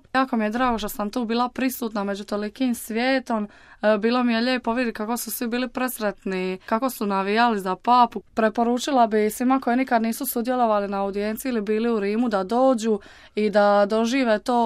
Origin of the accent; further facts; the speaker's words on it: Split, Split-Dalmatia County, Croatia; dolazim iz Splita